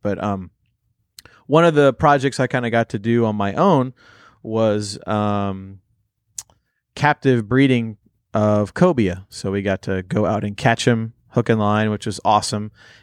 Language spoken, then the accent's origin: English; Houma, Louisiana, United States; It's in Cocodrie, Louisiana, which is right along the Gulf, south of my hometown of Houma.